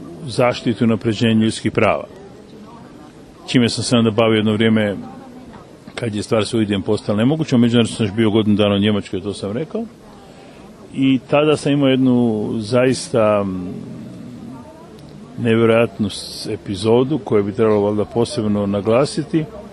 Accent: Zagreb, City of Zagreb, Croatia; ja sam bio iz Zagreba

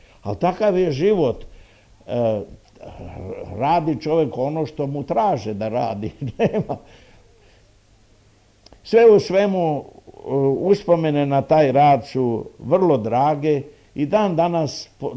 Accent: Ruma, Vojvodina, Serbia; born there; Rođen sam slučajno u Rumi, zato što mi je otac bio sa službom u Rumi. Inače, otac mi je Šumadinac, majka mi je rodom iz Niša bila.

